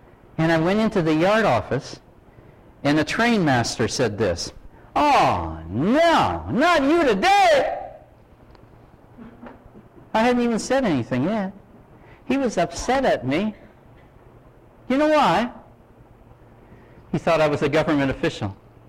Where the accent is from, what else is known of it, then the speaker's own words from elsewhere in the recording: Canada; Well, sir, I come from Canada.